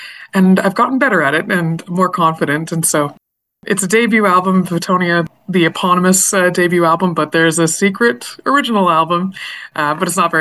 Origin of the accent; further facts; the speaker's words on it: Peterborough, Ontario, Canada; I moved back to my hometown, Peterborough, in 2010 after, a stint in the big city doing university things.